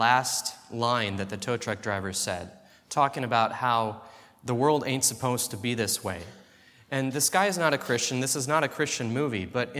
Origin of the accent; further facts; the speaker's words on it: Wisconsin, United States; And I'm originally from Wisconsin. Jen and I met in Cincinnati, Ohio, where we were both working on our PhDs in Old Testament.